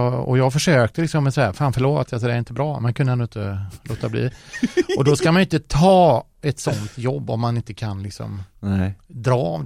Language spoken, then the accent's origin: Swedish; Stenungsund, Västra Götaland County, Sweden; jag är ju från Stenungsund egentligen